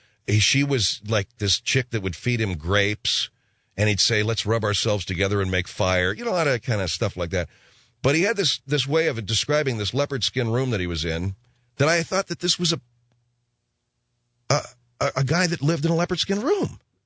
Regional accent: Los Angeles, California, United States; Bob and Ray were in New York. I grew up in Los Angeles.

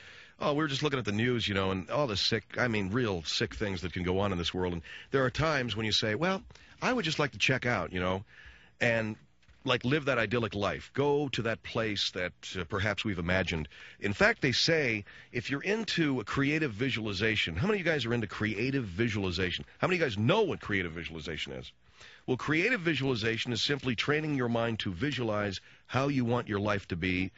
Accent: Arcadia, California, United States; Why, when I grew up in Arcadia, California, I used to throw rocks through the...

